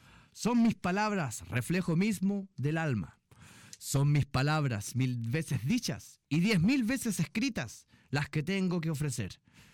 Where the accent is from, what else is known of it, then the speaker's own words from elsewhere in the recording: Quillota, Valparaíso, Chile; se gestó en las noches de locura desenfreno en mi tierra natal, Quillota